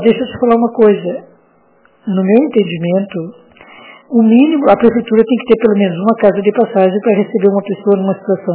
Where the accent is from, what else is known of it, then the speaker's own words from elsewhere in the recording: Rio Grande do Sul, Brazil; now in Palhoça, Brazil; Eu sou do Rio Grande do Sul. Não trabalhava aqui, eu não sou daqui.